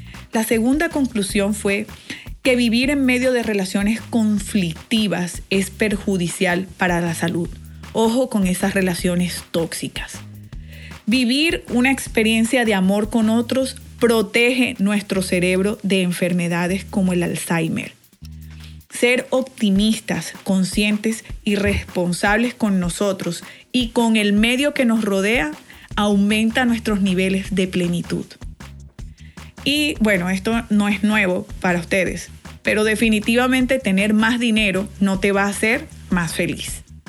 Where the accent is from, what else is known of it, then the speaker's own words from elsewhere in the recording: Colombia; Por más de una década ejercí mi profesión como odontóloga en una clínica muy prestigiosa en mi país